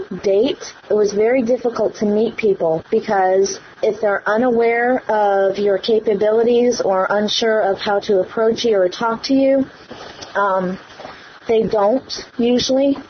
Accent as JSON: {"language": "English", "region": "Florida", "country": "United States", "tie": "born or raised there", "said": "from Florida. I was born and raised in a small town where I was the one and only blind person in the entire county"}